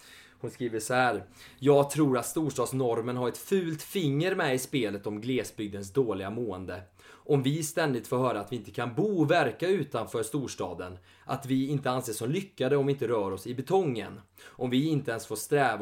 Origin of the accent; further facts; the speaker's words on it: Norrland, Sweden; och kanske man själv känner det som norrlänning att man ska ha det här hårda skalet